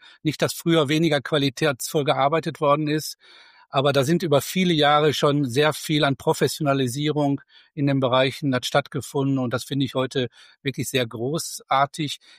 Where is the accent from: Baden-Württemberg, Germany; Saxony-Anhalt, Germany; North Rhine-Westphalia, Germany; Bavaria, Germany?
North Rhine-Westphalia, Germany; Gelsenkirchen; born there; ich lebe und bin auch geboren in Gelsenkirchen, arbeite in Duisburg